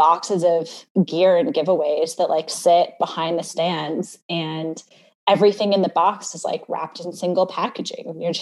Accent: Canada; So I'm Canadian.

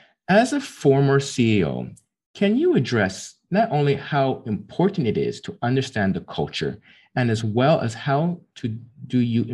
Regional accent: Canada; when I relate to myself being Canadian

